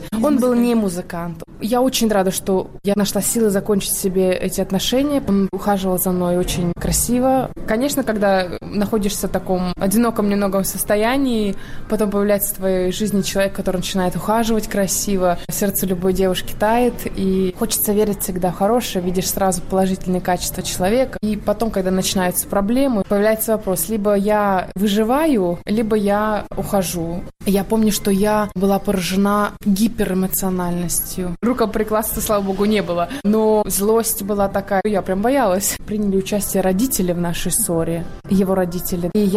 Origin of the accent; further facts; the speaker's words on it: Kemerovo, Kemerovo Oblast, Russia; born there; Все-таки одна путешествую с 17 лет. Я родилась в Кемерово, в Сибири.